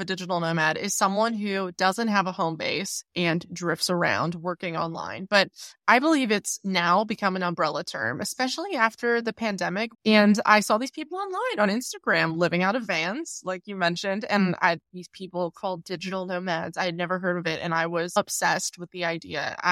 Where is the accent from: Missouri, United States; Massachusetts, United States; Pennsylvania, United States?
Pennsylvania, United States; moved away as an adult; also born or lived in Chicago; now in Netherlands; Yes, I'm from Pennsylvania in the U.S., and I had been living in Chicago before I left and went traveling in 2017